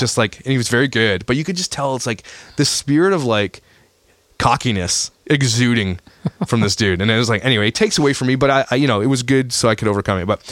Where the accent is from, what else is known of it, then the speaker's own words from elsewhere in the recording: Canada; Also, as Canadian dads, like, I don't want to do anything.